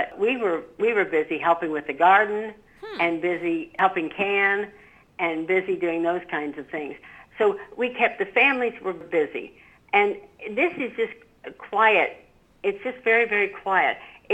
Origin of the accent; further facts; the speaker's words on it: Connersville, Indiana, United States; I went through this town from my hometown in Connersville, Indiana.